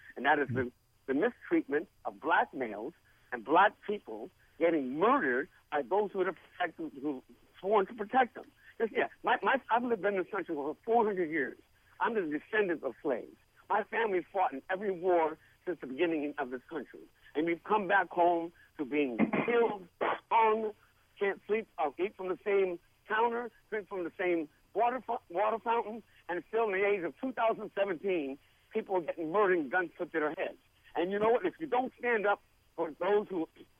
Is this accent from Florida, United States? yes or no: no; California, United States; and I'm from the Bay Area.